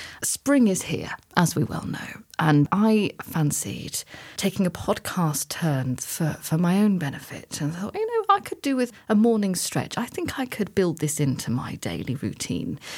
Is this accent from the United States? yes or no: no; East of England, United Kingdom; We grew up in Norfolk, where our demographic is majority white.